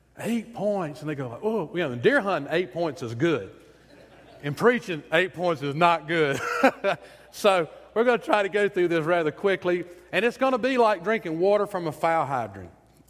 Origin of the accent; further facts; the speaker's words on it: Thomasville, Georgia, United States; because I'm from South Georgia, Thomasville.